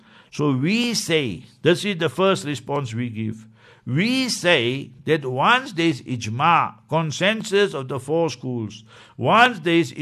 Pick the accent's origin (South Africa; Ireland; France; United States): South Africa; Heidelberg, Gauteng; In South Africa also we know that. I know in my hometown, Heidelberg, an incident took place many, many years ago.